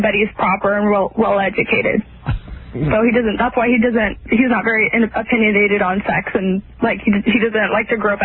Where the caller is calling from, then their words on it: Sacramento, California, United States; Sacramento.